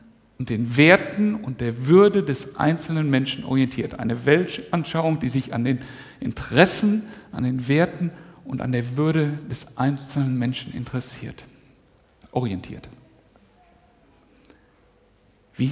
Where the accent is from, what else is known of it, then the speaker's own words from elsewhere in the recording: Germany; Als Deutsche sind wir dabei ja schon einmal sehr, sehr gründlich auf die Nase gefallen.